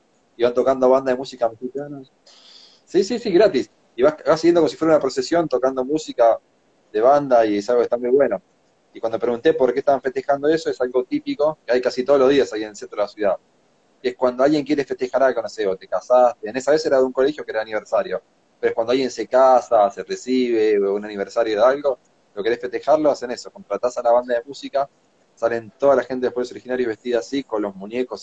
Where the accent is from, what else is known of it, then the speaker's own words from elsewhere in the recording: Argentina; lo que somos acá los argentinos. Si vos te pones a pensar, somos una mezcla rarísima. Somos todos descendientes de italianos, españoles, ingleses, alemanes.